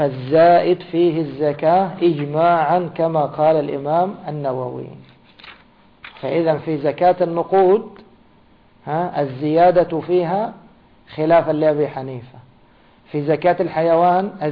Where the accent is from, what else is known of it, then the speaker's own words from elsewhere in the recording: Egypt; كما هو مثلا عندنا في مصر محصول في الصيف ومحصول في الشتاء